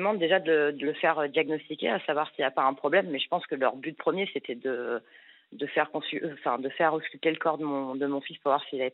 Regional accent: Lyon, Auvergne-Rhône-Alpes, France; j'habitais en Corse, à Corté, voilà. Je suis lyonnaise et pas corse.

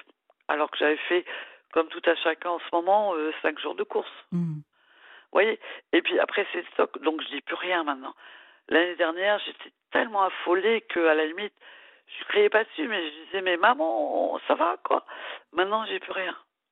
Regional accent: Brittany, France; Donc je suis restée chez moi en Bretagne en travaillant.

